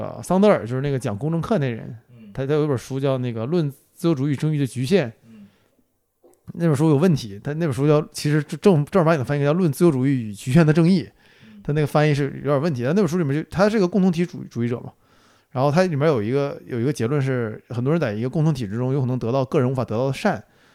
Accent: Northeast China, China; 我们东北人还是挺自我审视的。

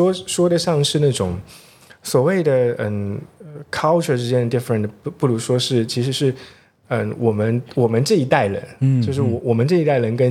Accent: Zhejiang, China; 我是浙江那边的，

